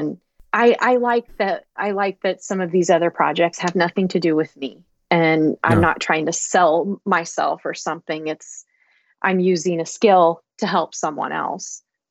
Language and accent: English; Iowa, United States; And so I started getting involved in mental health care reform here in my home state of Iowa.